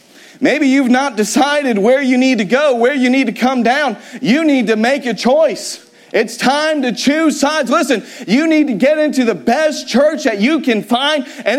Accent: the South, United States; hey, I'm from the South. I'm supposed to be unlearned and uneducated, right?

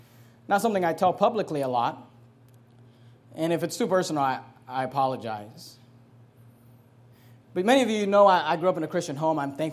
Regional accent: Hayward, California, United States; When I was 13 years old, we moved. I grew up in Hayward, California. It's a beautiful city if you've ever been there. It's not, you know, it's a real ghetto. And we moved from Hayward to San Leandro, which is not too far from there.

